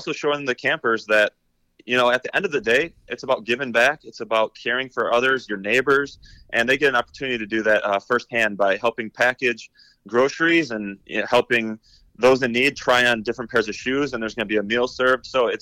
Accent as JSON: {"language": "English", "town": "Edgerton", "region": "Wisconsin", "country": "United States", "tie": "born or raised there", "said": "I'm hosting my own football camp in my hometown of Edgerton, Wisconsin."}